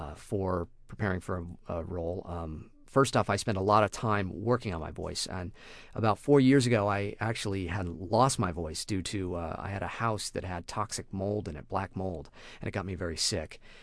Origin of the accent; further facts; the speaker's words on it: Santa Barbara, California, United States; the radio station I was working at in Santa Barbara, my hometown.